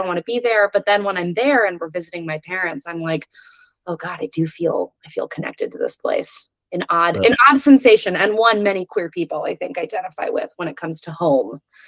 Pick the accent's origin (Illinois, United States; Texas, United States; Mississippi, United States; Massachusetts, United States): Texas, United States; accent: Texan twang; also born or lived in New Jersey; now in Vermont, United States; I picked Texas. I'm also from New Jersey, but Texas, for whatever reason, I don't know. I do, especially when I talk to my son, I have twang in my voice.